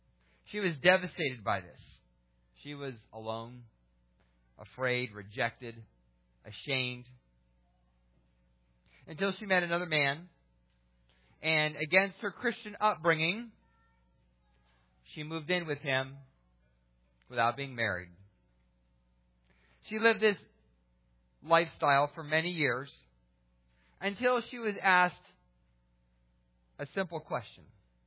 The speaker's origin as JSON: {"language": "English", "region": "Pennsylvania", "country": "United States", "tie": "born or raised there", "said": "I knew a woman growing up in Pennsylvania."}